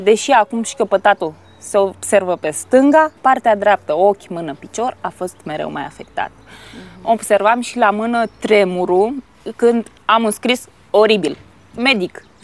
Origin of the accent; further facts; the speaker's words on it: Craiova, Dolj, Romania; am 33 de ani, sunt din Craiova.